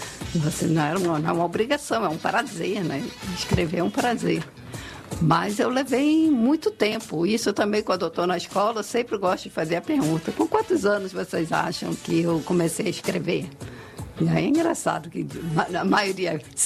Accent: Rio de Janeiro, Brazil; now in Salvador, Brazil; eu nasci no Rio. E sou carioca da gema.

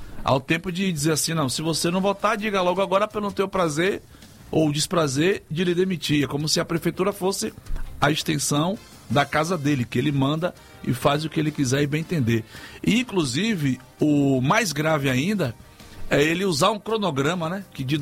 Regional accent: Canudos, Bahia, Brazil; also born or lived in São Paulo; porque eu sou do interior. Eu nasci em São Paulo, mas me criei em Canudos.

